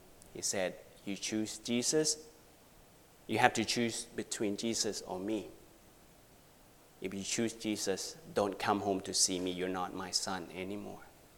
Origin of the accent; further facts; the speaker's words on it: Thailand; As you can tell, my accent's probably not from around here. So I'm Thai. I'm from Thailand. And I was Buddhist at the age of 17.